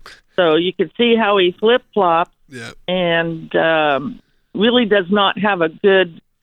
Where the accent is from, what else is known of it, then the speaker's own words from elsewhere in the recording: California, United States; because I'm from Northern Cal